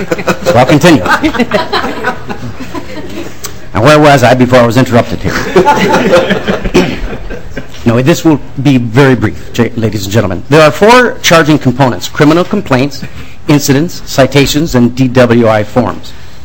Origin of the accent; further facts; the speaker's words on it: Minnesota, United States; and my hometown that I was raised in, home county, Carver County